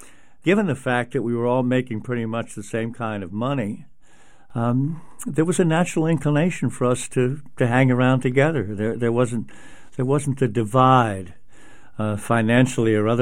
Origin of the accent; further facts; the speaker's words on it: Baltimore, Maryland, United States; I grew up in Baltimore. I dreamed of playing shortstop.